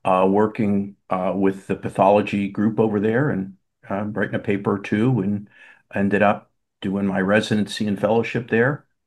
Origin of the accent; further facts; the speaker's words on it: Pittsburgh, Pennsylvania, United States; I grew up in Pittsburgh.